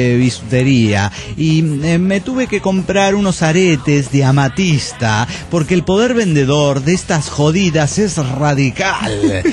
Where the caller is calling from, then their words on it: Oaxaca, Mexico; de Oaxaca, México.